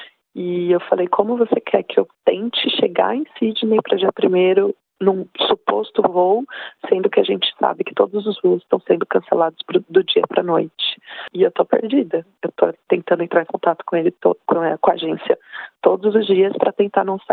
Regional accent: Brazil; moved away as an adult; para nós que somos brasileiros estudantes, a gente sabe que às vezes é de segunda a segunda sem parada

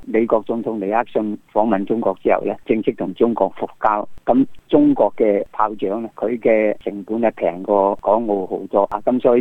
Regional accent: Taipa, Macau; 而家氹仔咧，我每年我翻去拜山嗰陣咧

